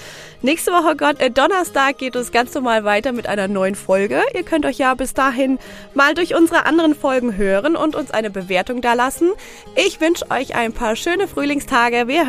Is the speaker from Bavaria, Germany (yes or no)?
no; Hesse, Germany; Ich bin ja auch aus dem Vogelsberg